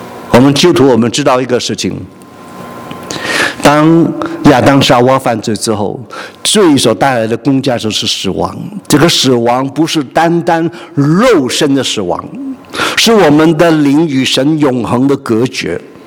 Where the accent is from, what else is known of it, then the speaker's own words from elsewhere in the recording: China; 好像我们中国人来一个的观念，人死如灯灭这个观念